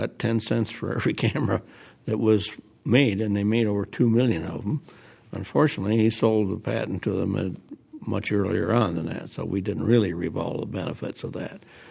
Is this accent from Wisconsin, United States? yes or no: no; Ann Arbor, Michigan, United States; I am a longtime resident of Ann Arbor, often referred to as a townie. I was raised and schooled in Ann Arbor.